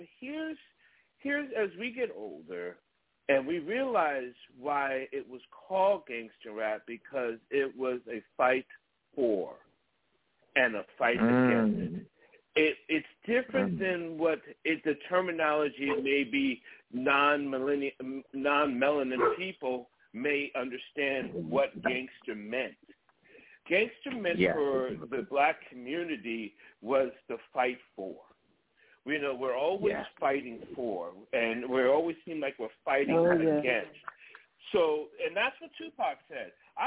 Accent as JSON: {"language": "English", "region": "New York", "country": "United States", "tie": "born or raised there", "said": "being my mid age, growing up in New York, I was a big East Coast against the West Coast guy."}